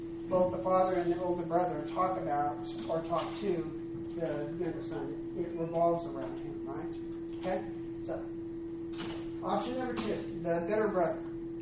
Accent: United States; And I think, as Americans, growing up in English classes, we're often tempted

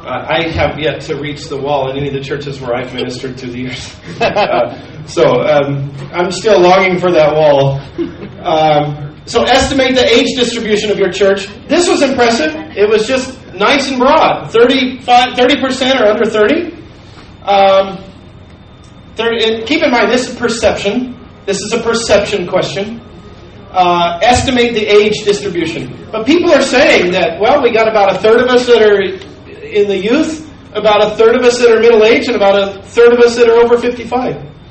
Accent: New Mexico, United States; see, I come from New Mexico. In New Mexico, there has not been an outright majority for many years in terms of race.

